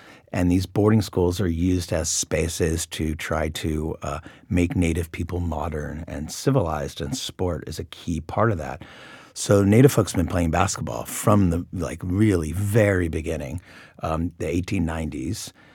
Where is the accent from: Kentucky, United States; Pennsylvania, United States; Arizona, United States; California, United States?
California, United States; I grew up in Orange County in the 80s as a surfer and somewhat skater